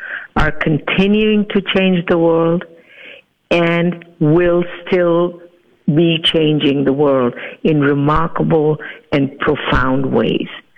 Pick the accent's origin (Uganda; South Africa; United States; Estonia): Uganda; born there; My mother was born in Africa, in the same country that I was born in Uganda.